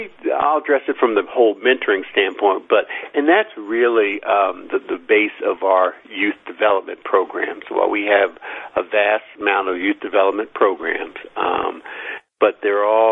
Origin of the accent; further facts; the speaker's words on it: Philadelphia, Pennsylvania, United States; And I was reflecting on when I grew up in Philadelphia, although I didn't play football, but I'm definitely an Eagles fan.